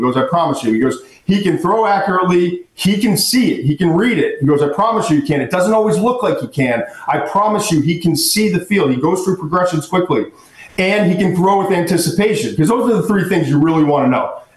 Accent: Massachusetts, United States; I don't have an accent. My mom was from Ohio, and I grew up in Massachusetts

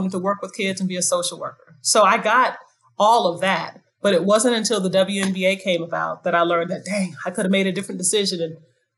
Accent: Bronx, New York, United States; born there; first language Spanish; I was born in the Bronx. My first babysitters were Puerto Rican.

